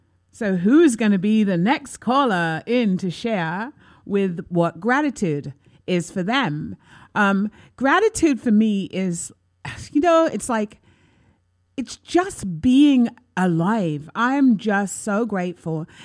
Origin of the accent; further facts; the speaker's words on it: London, United Kingdom; now in United States; I'm from London. And I mean, I'm really grateful to be living in the United States.